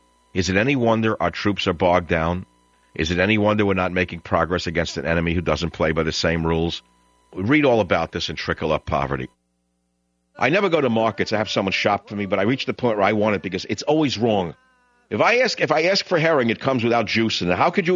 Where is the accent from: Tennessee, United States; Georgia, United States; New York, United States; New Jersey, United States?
New York, United States; Remember, I grew up in New York